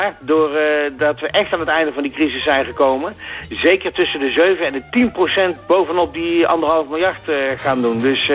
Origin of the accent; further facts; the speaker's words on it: Netherlands; Ja, kijk, wij zijn Nederlander.